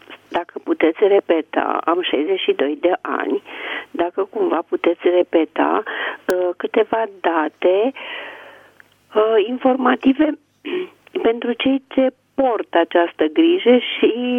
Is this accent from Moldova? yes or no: no; Bucharest, Romania; de sunt din București